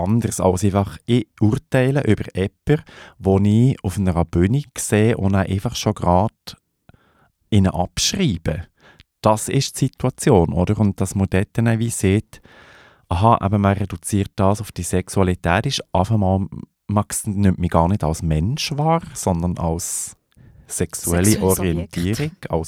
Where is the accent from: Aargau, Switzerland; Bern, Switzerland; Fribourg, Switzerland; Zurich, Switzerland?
Fribourg, Switzerland; Eben, ich bin im Sensebezirk im Oberland aufgewachsen